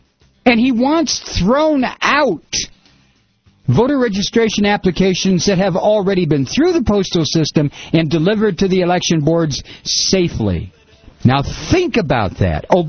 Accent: Ohio, United States; Ohio is my home state. I was born and raised in Ohio. That's where I went to church, went to school.

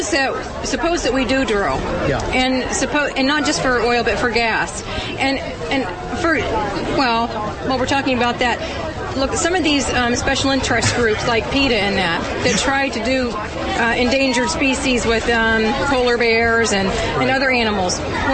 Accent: United States; I'm an American.

